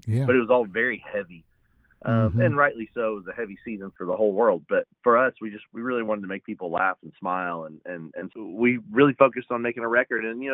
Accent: Florida, United States; We started the band in Oklahoma, but the two of us actually met back in Florida. I grew up in Florida.

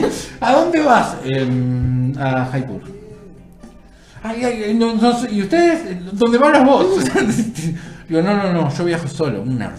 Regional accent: Argentina; Vos sos argentino, ¿no? Yo también.

